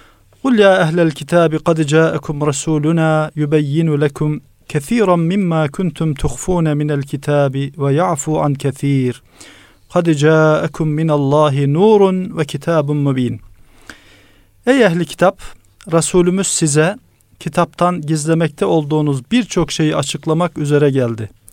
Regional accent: Nevşehir, Turkey; born there; Efendim bendeniz 1970 yılında Nevşehir'de dünyaya geldim. 1987'de Nevşehir İmam Hatip Lisesi'nden mezun olduktan sonra Marmara Üniversitesi İlahiyat Fakültesi'ne gelmiş olduk.

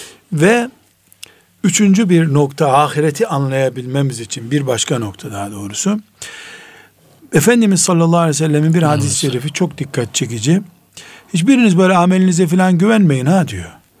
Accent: Black Sea Region, Turkey; Bizim Karadeniz deyiminde pek yok.

